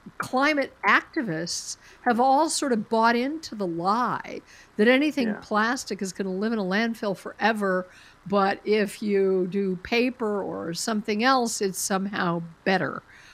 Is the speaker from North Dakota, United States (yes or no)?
no; Colorado, United States; including my home state of Colorado